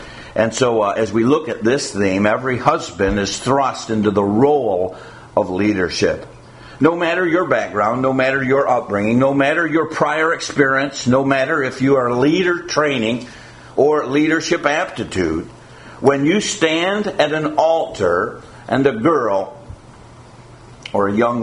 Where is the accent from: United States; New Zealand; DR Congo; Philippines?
United States; Gang Mills, New York; I was raised in Gang Mills, New York, and just down from 40 Platt Street was Ronnie Wilson's backyard.